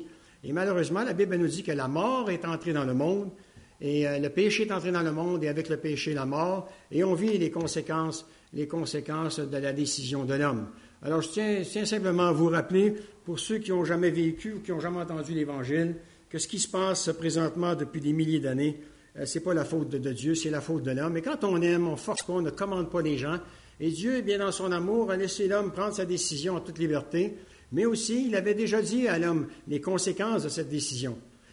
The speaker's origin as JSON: {"language": "French", "country": "Canada", "said": "je dois dire qu'en tant que Canadien-Français"}